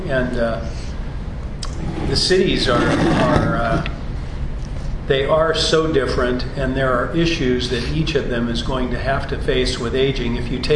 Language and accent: English; Battle Ground, Washington, United States; Full disclosure, I'm from Battleground.